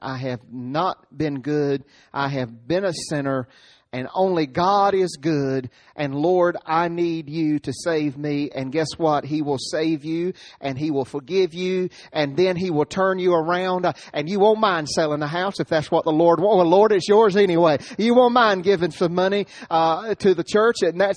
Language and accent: English; Rocky Mount, North Carolina, United States; When I was 5 years old, before I even knew the ABCs, I was stealing from White Supermarket in Rocky Mountain.